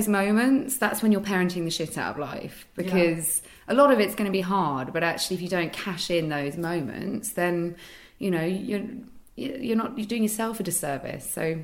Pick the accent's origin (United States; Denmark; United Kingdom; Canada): United Kingdom; as a British woman